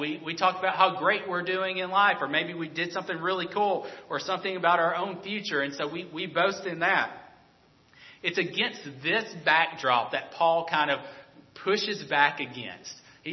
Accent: Alabama, United States; Growing up in Alabama, football is king.

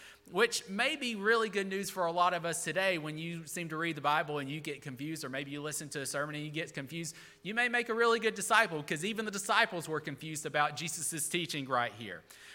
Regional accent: Alabama, United States; Listen, I grew up in Alabama. We defend our players like crazy in college football.

